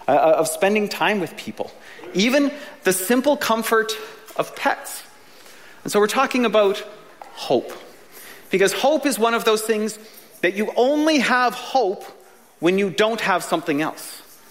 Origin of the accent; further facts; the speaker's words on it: Edmonton, Alberta, Canada; now in Langley, Canada; Now, I haven't always lived in Langley. I grew up in Edmonton and lived in a couple different places. So my wife and son and I moved to Langley about 14 years ago.